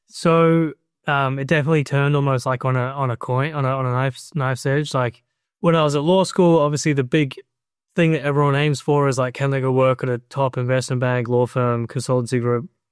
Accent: New Zealand; growing up in New Zealand

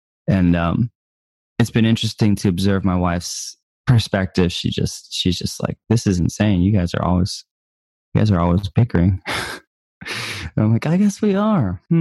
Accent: United States; I'm very consciously aware of that I'm from America

